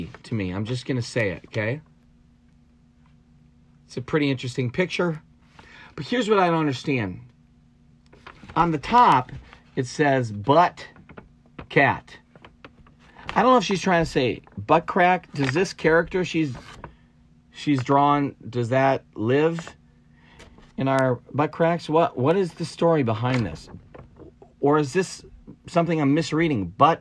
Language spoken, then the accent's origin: English; Valley City, North Dakota, United States; also born or lived in Detroit / Chamberlain; I was in Valley City so I was about 4 when I think we moved from Detroit area down to Valley City. My dad started teaching at Valley City State College at the time